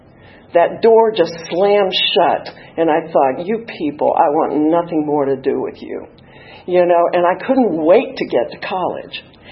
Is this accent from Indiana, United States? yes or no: no; Virginia, United States; born there; I was born in 1953. That makes me 66, so you don't have to do the math. I was born in Virginia. My father was a farmer.